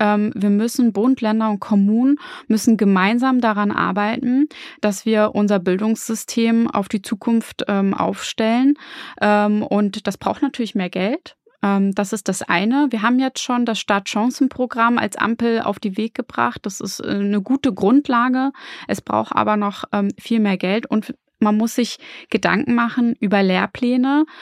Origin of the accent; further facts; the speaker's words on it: Rostock, Mecklenburg-Vorpommern, Germany; Ich komme zum Beispiel aus Mecklenburg-Vorpommern und Rostock-Lichtenhagen.